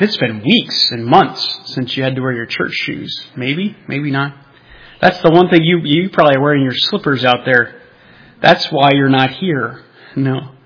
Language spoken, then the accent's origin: English; New Jersey, United States; I remember as a child, we grew up in the Jersey Shore area.